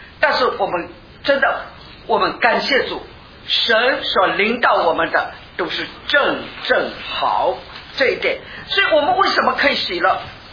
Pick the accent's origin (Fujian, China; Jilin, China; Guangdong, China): Fujian, China; Fuzhou; 我们福州人说摔一跤长三寸，摔一跤长三寸